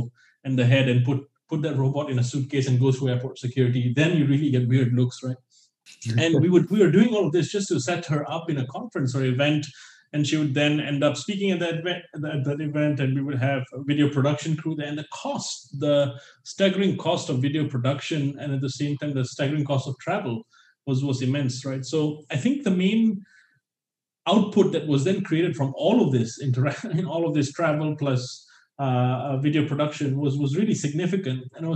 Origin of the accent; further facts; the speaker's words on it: Singapore; I am Singaporean and I grew up in Singapore, but I have a Middle Eastern look, right?